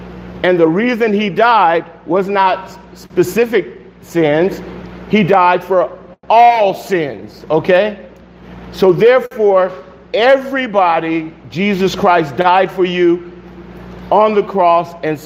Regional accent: Los Angeles, California, United States; I'm from South Central LA. I'm sorry if I mispronounced it.

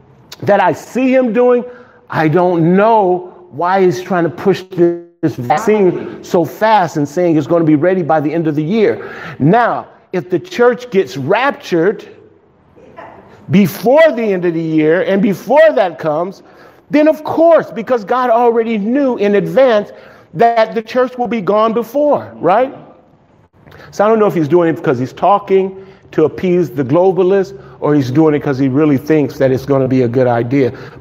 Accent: Los Angeles, California, United States; One great thing about growing up in South Central LA, you learn not to trust anybody.

